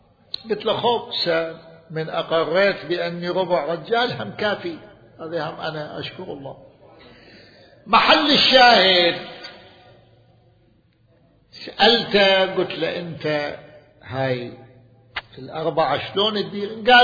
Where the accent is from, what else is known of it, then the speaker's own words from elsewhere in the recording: Najaf, Najaf Governorate, Iraq; لكل قلت له أنا من النجف أنا.